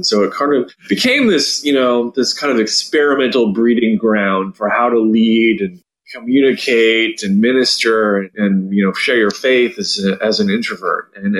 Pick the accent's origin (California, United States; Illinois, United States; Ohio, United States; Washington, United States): Washington, United States; Seattle; I have an aunt and cousins that I grew up in Seattle, and we all grew up we're all in Seattle.